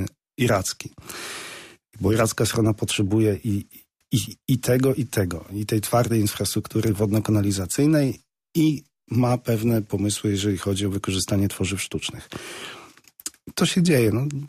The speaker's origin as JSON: {"language": "Polish", "town": "Bydgoszcz", "region": "Kuyavian-Pomeranian Voivodeship", "country": "Poland", "said": "ale nie zapominam, skąd jestem. No, jestem z Bydgoszczy"}